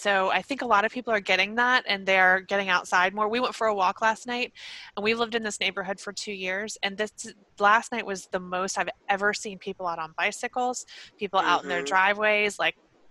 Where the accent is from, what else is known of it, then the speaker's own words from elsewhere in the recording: Atlanta, Georgia, United States; But I'm from Atlanta, and somebody had taken a video of some apartment buildings in Atlanta